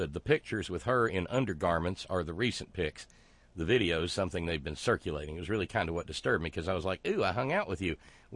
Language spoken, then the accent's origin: English; Florence, Alabama, United States; And it comes out of my hometown. down there in Florence, Alabama.